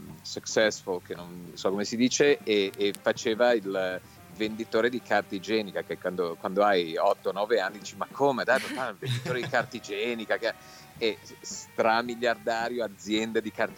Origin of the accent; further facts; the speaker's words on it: Milan, Lombardy, Italy; now in Los Angeles, United States; Io sono nato e cresciuto a Milano e adesso sono 30 anni che vivo a Los Angeles, quindi ho perso un po', me la cavo ancora con l'italiano scritto, ma il parlato lo uso rarissimamente.